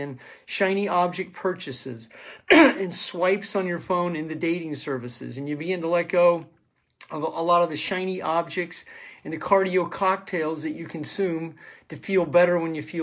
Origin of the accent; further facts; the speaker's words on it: Kansas City, Missouri, United States; I grew up in Kansas City, Missouri, and when television would shut off back in the day, the Daily Word would come on one channel